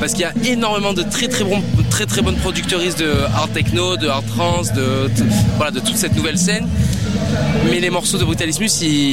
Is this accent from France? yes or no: yes; Marseille, Provence-Alpes-Côte d'Azur, France; on est marseillais.